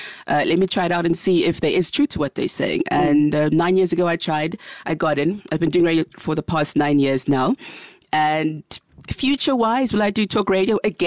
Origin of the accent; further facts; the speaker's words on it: Ghana; Difficult because we're from Ghana and our parents had moved down this side.